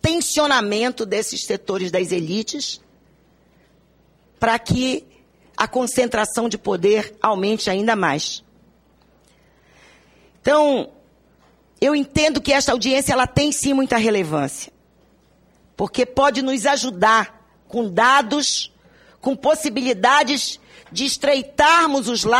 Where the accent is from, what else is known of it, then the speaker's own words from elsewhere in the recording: Pará, Brazil; que não nos orgulham relatar como paraenses, como cidadãos de bem, como cidadãos brasileiros que somos